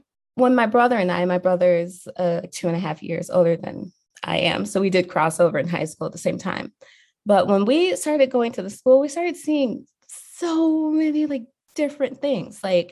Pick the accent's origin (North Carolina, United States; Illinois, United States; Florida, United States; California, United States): Illinois, United States; Chicago; now in Oak Park, United States; And I am from Chicago. I grew up on the far south side of Chicago.